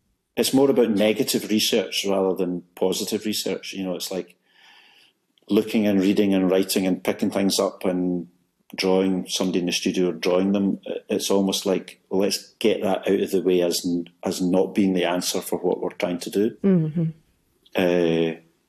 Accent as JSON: {"language": "English", "town": "Glasgow", "region": "Scotland", "country": "United Kingdom", "tie": "born or raised there"}